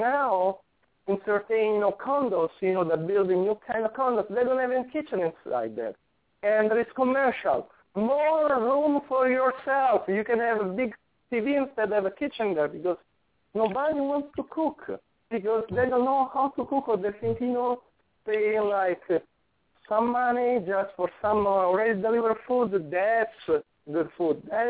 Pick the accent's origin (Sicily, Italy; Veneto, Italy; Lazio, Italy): Lazio, Italy; Rome; English is a second language; I say, I came from Rome. From Roman cuisine, why do you want me to do French?